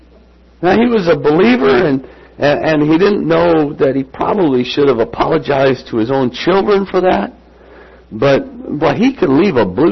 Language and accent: English; Rockford, Illinois, United States; she knows that I was actually born and raised in Rockford, Illinois, and they don't talk like this down there.